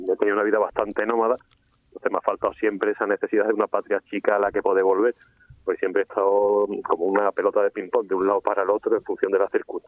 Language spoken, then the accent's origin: Spanish; Bergara, Basque Country, Spain; born there; Pero de ahí es mi familia, yo me siento de ahí de alguna manera. En el DNI, lo que comentaba el otro día, pone que soy de Vergara, de Guipúzcoa. Mi padre era guardia civil